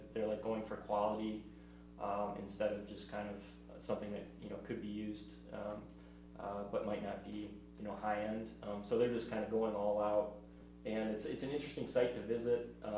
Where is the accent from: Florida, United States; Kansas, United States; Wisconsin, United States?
Wisconsin, United States; And since I was from Wisconsin, I thought that was really cool.